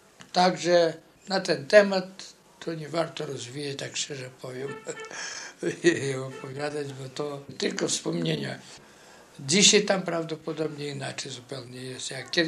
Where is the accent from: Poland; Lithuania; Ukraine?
Lithuania; Nowowielka, Vilnius County; No to przeważnie jak u nas, jak ja pochodzę ze stron wileńskich, od Wilna.